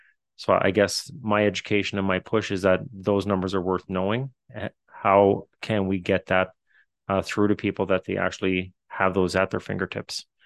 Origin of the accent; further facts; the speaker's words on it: Newfoundland and Labrador, Canada; accent: Newfoundland; Excuse my newfie accent.